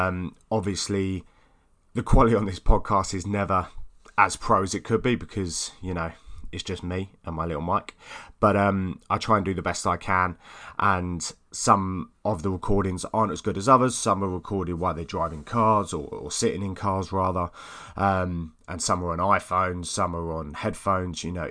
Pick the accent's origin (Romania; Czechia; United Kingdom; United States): United Kingdom; East of England; accent: Essex; I wanted to get as many sound recordings as I can so that you guys aren't always listening to my lovely Essex accent.